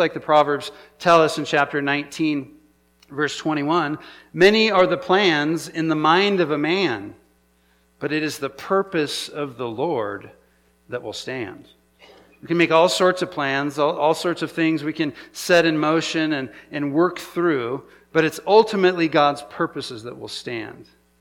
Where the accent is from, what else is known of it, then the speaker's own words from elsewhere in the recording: Prineville, Oregon, United States; actually Carrie and I grew up in Prineville. This was our hometown from when we were very young.